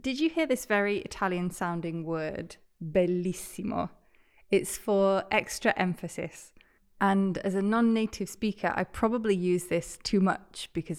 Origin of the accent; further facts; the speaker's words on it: United Kingdom; I'm very British